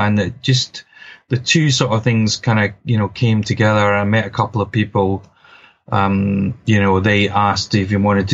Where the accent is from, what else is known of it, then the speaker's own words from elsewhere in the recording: Scotland, United Kingdom; accent: Scottish; moved away as an adult; now in London, United Kingdom; I've been in London for about 30 years, though, but my accent doesn't seem to have been affected at all.